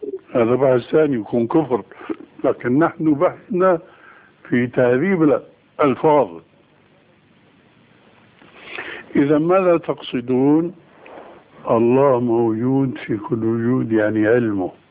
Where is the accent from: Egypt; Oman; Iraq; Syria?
Syria; مثلا عندنا في سوريا العلويين والإسماعيليين.